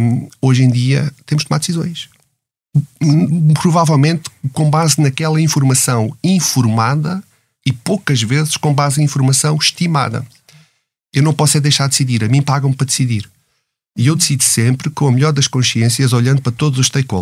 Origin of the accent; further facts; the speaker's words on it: Portugal; Olha, eu sou português, queria abrir aqui uma empresa